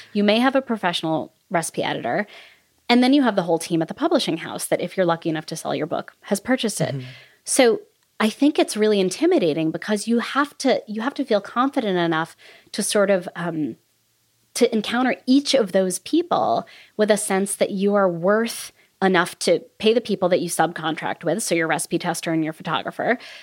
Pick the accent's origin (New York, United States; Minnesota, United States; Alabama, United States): New York, United States; And I had gone to school in Massachusetts. I grew up in New York.